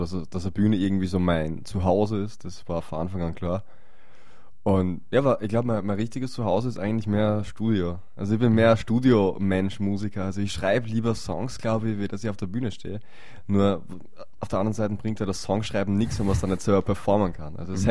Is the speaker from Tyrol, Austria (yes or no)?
no; Burgenland, Austria; Wir haben 200 Meter Seehöhe, da wo ich her bin.